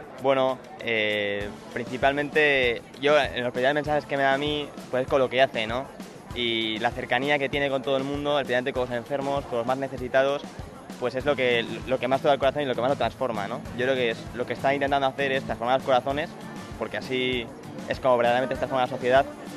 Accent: Barcelona, Catalonia, Spain; y vengo de Barcelona.

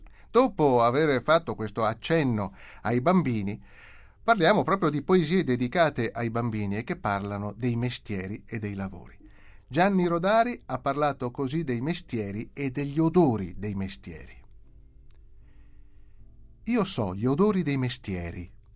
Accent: Mantua, Lombardy, Italy; In una città come la mia, io sono di Mantova

